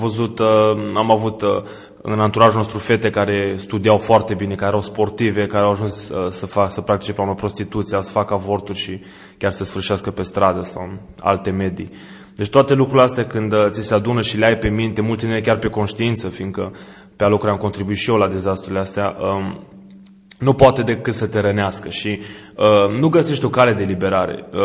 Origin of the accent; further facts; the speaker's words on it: Oradea, Bihor County, Romania; Da, într-adevăr, crescând așa la umbra blocurilor astea gri, e mai greu.